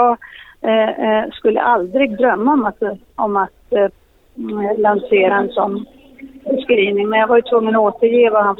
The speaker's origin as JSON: {"language": "Swedish", "country": "Sweden", "said": "Men det är klart, som svensk ledamot så är man ju engagerad i alla frågor som är viktiga för vanligt folk hemma."}